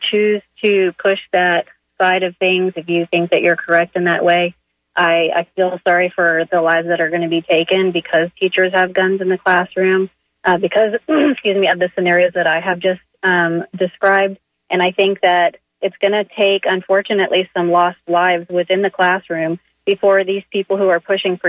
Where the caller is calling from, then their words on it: Tampa, Florida, United States; in Tampa.